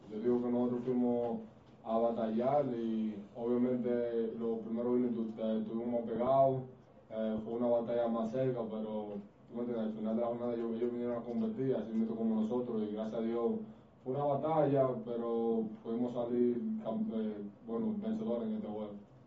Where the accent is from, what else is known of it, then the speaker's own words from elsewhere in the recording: Dominican Republic; cada vez que yo me pongo la camiseta dominicana y represento mi país, represento mi gente, represento mi barrio, mi pueblo, lo que me hizo, en verdad, mi cultura completa